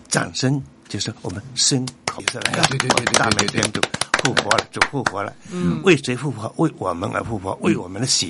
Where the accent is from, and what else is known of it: China